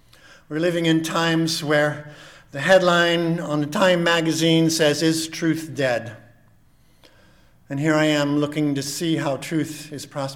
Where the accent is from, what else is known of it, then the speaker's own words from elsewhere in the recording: California, United States; I grew up in California, Orange Grove Meeting. I joined Santa Cruz Meeting.